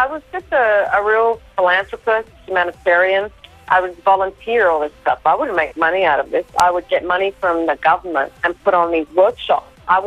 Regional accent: Darwin, Northern Territory, Australia; I was born and raised in Darwin, big family.

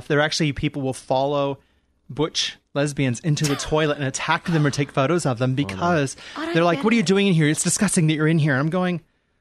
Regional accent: United States; now in Australia; I'm probably more Australian than most Australians, even though I'm American.

